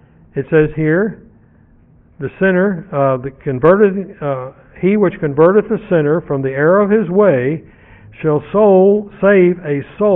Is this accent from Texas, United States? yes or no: yes; Texas, United States; And unfortunately, I'm from Texas.